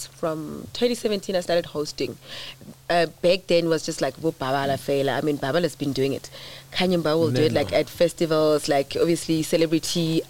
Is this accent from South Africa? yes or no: yes; Seshego, Limpopo, South Africa; I'm from the North, which is Limpopo. So